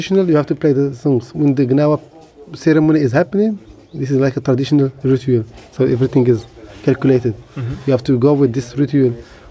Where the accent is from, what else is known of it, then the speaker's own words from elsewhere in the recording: Essaouira, Marrakesh-Safi, Morocco; born there; English is a second language; I am because I was born in Essaouira.